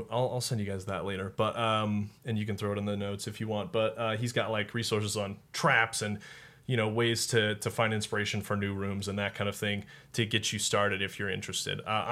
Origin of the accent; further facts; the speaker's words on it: Colorado, United States; I grew up in Colorado, so it's the Rockies.